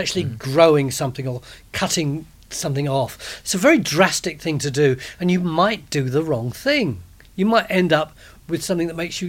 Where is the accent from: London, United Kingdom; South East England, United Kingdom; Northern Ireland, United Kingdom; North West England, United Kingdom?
London, United Kingdom; I'm a Londoner. I always said parting.